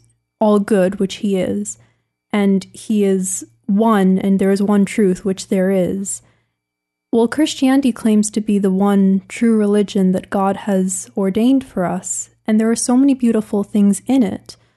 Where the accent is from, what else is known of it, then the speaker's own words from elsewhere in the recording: Toronto, Ontario, Canada; I'm 26 years old. I grew up in Toronto, Ontario. I attended the University of Toronto